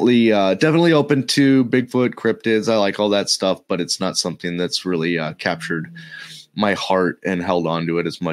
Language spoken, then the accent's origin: English; Pacific Northwest, United States; I grew up in the Pacific Northwest. My grandma's from, you know, Washington State.